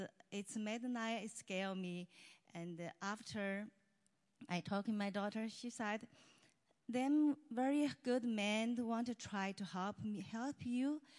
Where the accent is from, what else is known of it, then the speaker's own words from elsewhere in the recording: China; English is a second language; now in United States; You don't know English, but you are live China. You retire, you have good life. Why you have to find some man in America?